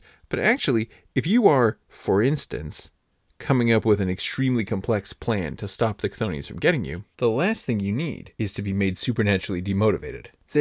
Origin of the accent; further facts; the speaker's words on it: California, United States; As many of you know, I grew up in California, and that means I've been in some earthquakes